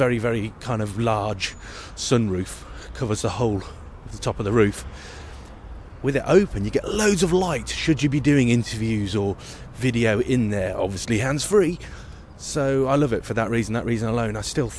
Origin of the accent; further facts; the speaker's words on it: United Kingdom; I'm British, zebra crossing.